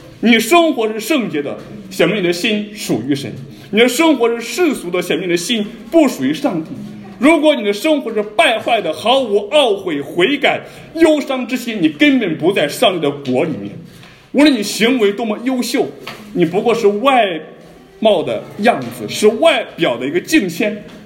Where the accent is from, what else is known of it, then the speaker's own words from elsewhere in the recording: China; 那我们生在中国，我们是中国人